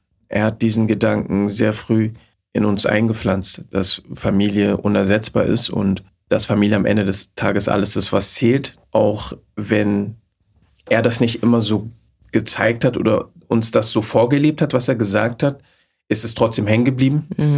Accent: Berlin, Germany; Tatsächlich bin ich in Berlin-Neukölln aufgewachsen. Da bin ich geboren und da war es damals schon, so wie heute auch, sehr multikulturell.

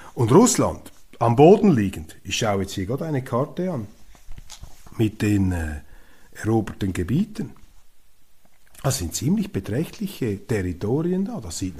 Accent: Switzerland; Wissen Sie, als Schweizer hat man ein bisschen Probleme

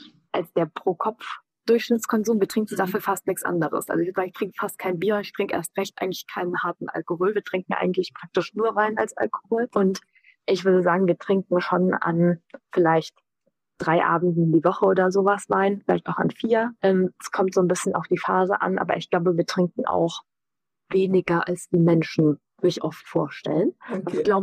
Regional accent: Rhineland-Palatinate, Germany; empfehle ich als Pfälzerin natürlich Riesling, weil es unsere Heimatrebsorte ist.

